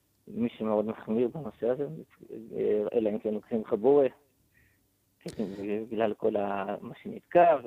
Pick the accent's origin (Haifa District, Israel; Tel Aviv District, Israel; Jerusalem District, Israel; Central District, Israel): Jerusalem District, Israel; Jerusalem; אני אברך מירושלים